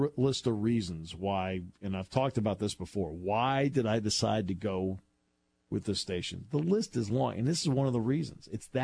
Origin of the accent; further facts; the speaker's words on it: Connecticut, United States; You know, I never had that growing up in Connecticut.